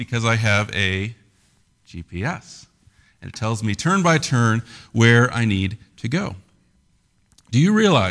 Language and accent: English; Des Moines, Iowa, United States; Now, I'm from Iowa. I grew up in Des Moines, Iowa.